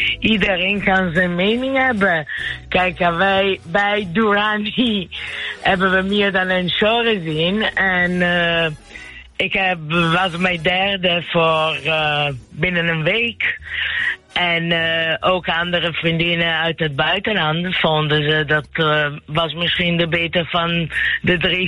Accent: Italy; Dutch is a second language; now in Netherlands; Want oorspronkelijk kom ik uit Italië.

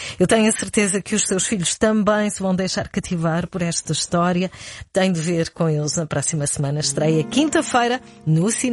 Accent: Algarve, Portugal; now in Lisbon, Portugal; Eu lembro-me quando vim do Algarve estudar para Lisboa, senti-me assim deslocado.

